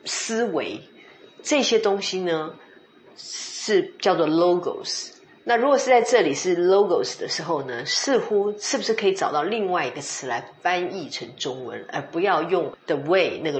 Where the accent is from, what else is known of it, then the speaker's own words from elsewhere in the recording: China; 其实他相信是会对我们中国人有很大的混淆的问题。